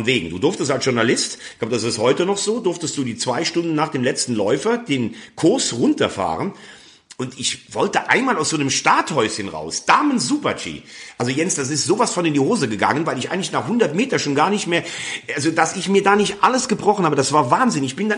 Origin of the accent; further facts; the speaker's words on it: Bell, Rhineland-Palatinate, Germany; mein Heimatort Bell in der Eifel bei Mayen, dort bin ich geboren